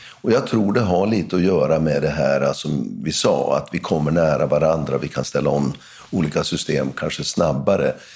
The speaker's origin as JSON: {"language": "Swedish", "region": "Norrland", "country": "Sweden", "tie": "born or raised there", "said": "när jag växte upp i Norrbotten och Västerbotten"}